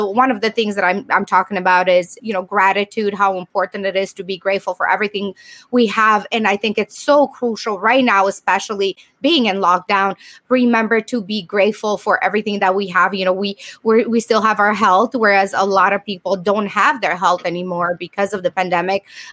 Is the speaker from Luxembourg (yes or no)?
no; Romania; English is a second language; moved away as an adult; now in United States; I am from Romania. I came to US with, you know, $100 in my pocket, basically no money, no English.